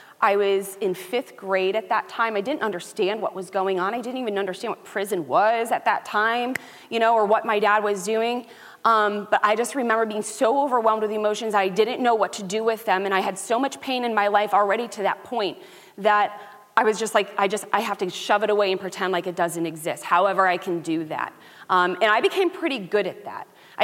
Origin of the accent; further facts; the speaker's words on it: Norwalk, Ohio, United States; also born or lived in Delphi; So I was born and raised here in Huron County. I was actually born first. I lived in Delphi, so right between Willard and Greenwich. It's where I lived. I went to South Central up until fourth grade, and then we moved to Norwalk.